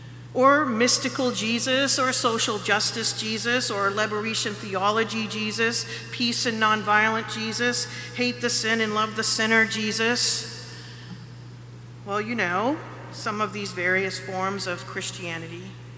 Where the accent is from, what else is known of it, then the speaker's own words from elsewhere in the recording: Massachusetts, United States; For me, I grew up in the Episcopal Church, in Massachusetts, therefore a progressive branch of our church.